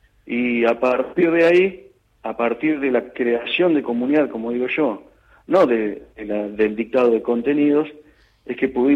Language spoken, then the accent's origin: Spanish; La Plata, Buenos Aires Province, Argentina; pensando que soy de La Plata, así que me iba a tocar alguna de las tantas universidades de acá